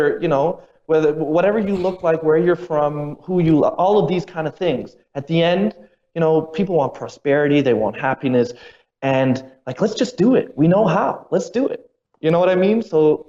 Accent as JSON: {"language": "English", "country": "Germany", "said": "in German, which is where I'm from Germany, means giant battle."}